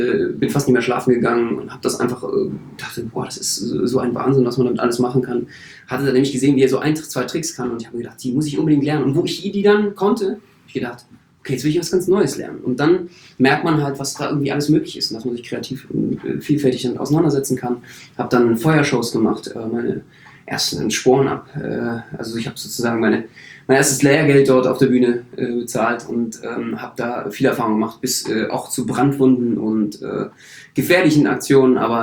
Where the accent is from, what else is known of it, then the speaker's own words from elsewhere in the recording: Berlin, Germany; ich bin Berliner.